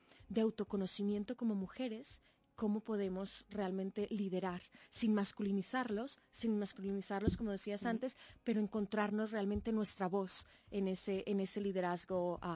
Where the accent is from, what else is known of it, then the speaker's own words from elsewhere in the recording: Colombia; now in Spain; yo soy colombiana, pero hace 13 años vivo en España